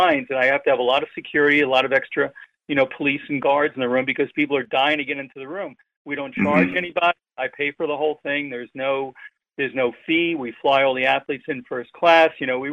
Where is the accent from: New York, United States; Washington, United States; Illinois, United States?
New York, United States; you know, I grew up in New York, so Bruno Sammartino was like a god.